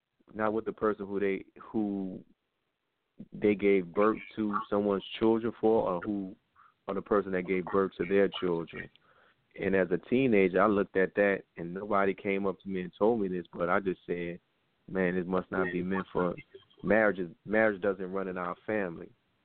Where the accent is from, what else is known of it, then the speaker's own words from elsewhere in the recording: New Orleans, Louisiana, United States; Well, you know, I'm actually from New Orleans, so New Orleans is about an hour or so away from Baton Rouge, but I'm a New Orleans native.